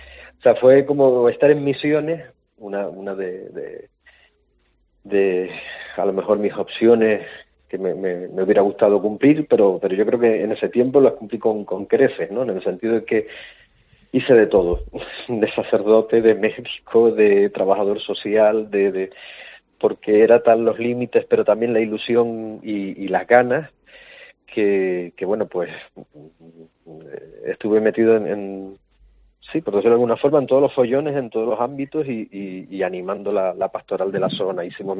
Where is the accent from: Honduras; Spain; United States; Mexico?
Spain; Canary Islands; como cualquier canario